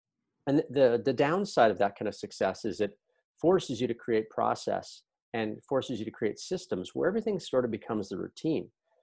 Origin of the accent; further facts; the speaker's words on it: Canada; I am Canadian.